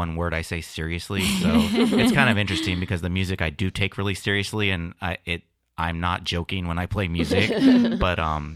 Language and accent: English; San Diego, California, United States; I'm from North Park, but I always went to school in like Del Cerro, San Carlos, like La Mesa area.